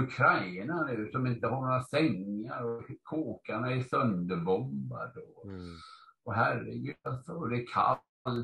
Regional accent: Gothenburg, Västra Götaland County, Sweden; born or raised there

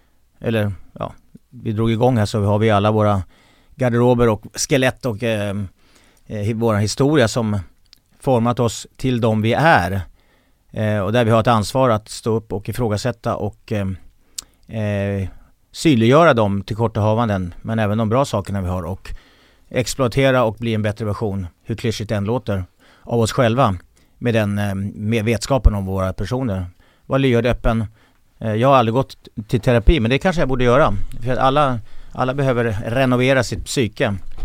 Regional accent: Bro, Stockholm County, Sweden; Det var i Bro.

